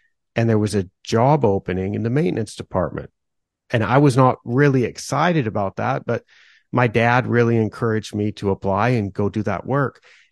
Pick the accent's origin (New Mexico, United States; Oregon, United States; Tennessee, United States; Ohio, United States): Oregon, United States; I grew up in the Willamette Valley of Oregon in a rural area